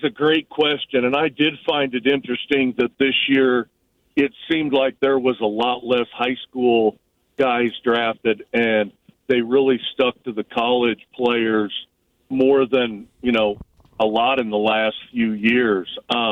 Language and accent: English; Hutchinson, Kansas, United States; And being that Hutch was my hometown, I said, I'll run that one for you.